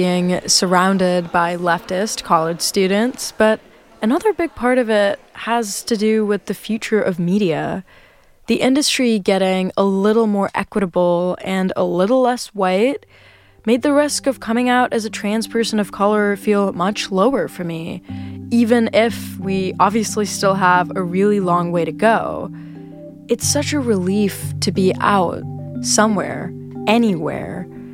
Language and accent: English; Dubai, United Arab Emirates; now in Los Angeles, United States; I'm a grad student. I go to USC. I'm from Dubai, and I'm just here in LA to finish my degree.